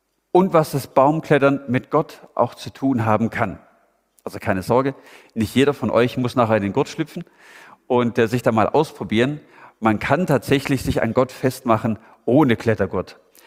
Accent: Baden-Württemberg, Germany; now in Itzehoe, Germany; ich bin ja eigentlich Itzehoer, also Norddeutscher, mittlerweile seit 5,5 Jahren. Aber freue mich, wenn ich ab und zu mal in meine alte Heimat in den Süden, in Schwabenländle, zurückkommen kann.

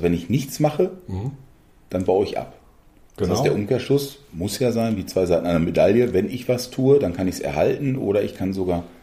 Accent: Datteln, North Rhine-Westphalia, Germany; weil ich komme jetzt aus Datteln vom Kanal, da rudert auch der Deutschlandachter

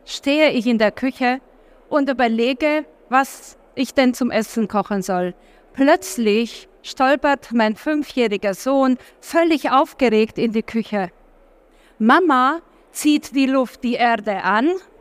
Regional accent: Romania; now in Germany; zwischen Deutschland und Rumänien, wo ich aufgewachsen bin.

